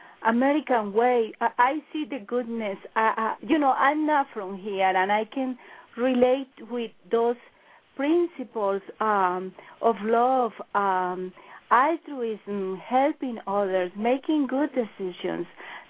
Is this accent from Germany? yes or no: no; Colombia; now in United States; I am from Colombia. Yes, I came here 20 years ago, and I love this country. This is my country.